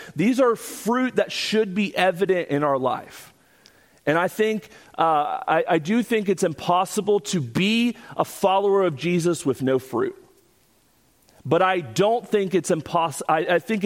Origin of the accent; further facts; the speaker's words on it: Florida, United States; Growing up in Florida, we have the privilege of having a fruit in our state that many of us enjoy.